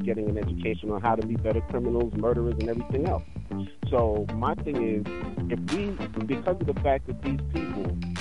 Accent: Trinidad & Tobago; now in Brooklyn, United States; I'm an immigrant from the Caribbean, a black Caribbean island, Trinidad and Tobago, twin island nation. I have relatives from Venezuela who are black, Spanish-speaking Venezuelans, and it took me moving to this country, to Brooklyn, for my family moving to Brooklyn

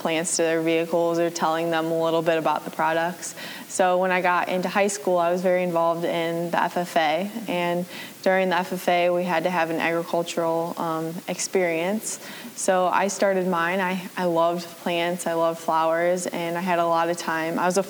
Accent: Flanagan, Illinois, United States; I'm from Flanagan, Illinois.

